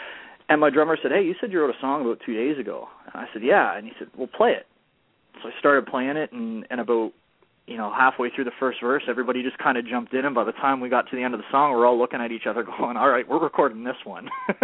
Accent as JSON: {"language": "English", "country": "Canada", "said": "I'm a Canadian country boy."}